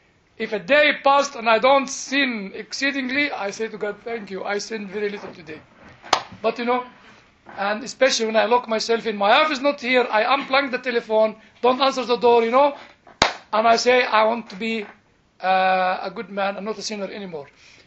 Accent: United Kingdom; Well, I'm sorry, I'm still British a little bit.

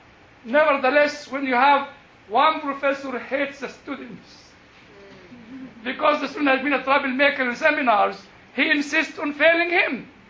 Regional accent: Cambridge, East of England, United Kingdom; accent: Jewish Cambridge; He's worried about, you know, my Jewish Cambridge accent doesn't go very well with your ears.

